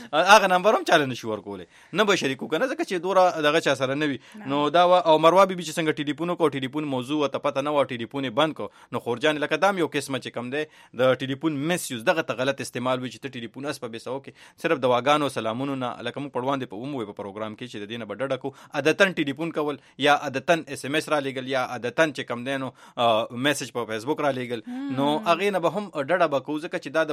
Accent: Peshawar, Khyber Pakhtunkhwa, Pakistan; also born or lived in Mardan; موږ هم د پیښور یو د مردان یو

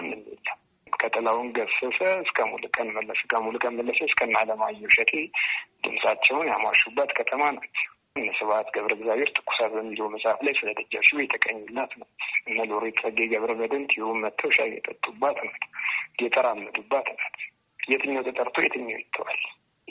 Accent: Addis Ababa, Ethiopia; እንደገና ደግሞ የስራ ቦታችንም ተወልደን ያደግነው እዛ አካባቢ ነው።

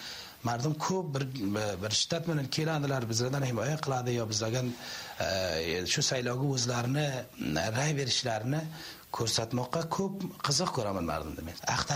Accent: Jowzjan, Afghanistan; born there; Keyin Juzjonni bir ta ulusvollaridan biri o'sha yerda tug'ilganman.

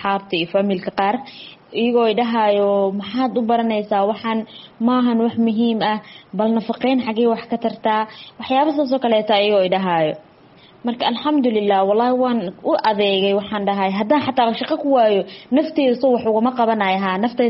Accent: Mogadishu, Banaadir, Somalia; now in India; waxaan ka imaaday Soomaaliya qaasatan magaalada Muqdisho India waxaan imaaday 2016 kii

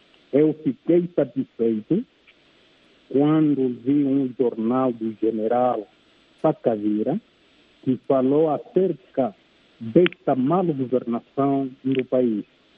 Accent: Angola; dizer que nós todos somos angolanos, ninguém acredita

